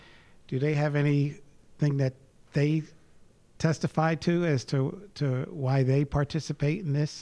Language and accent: English; Lutz, Florida, United States; I'm from Lutz, Florida, just outside of Tampa